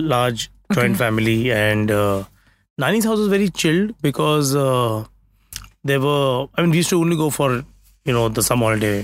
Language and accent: English; Mumbai, Maharashtra, India; growing up in South Bombay, Churchgate, never went beyond Worli unless I had to go to the airport.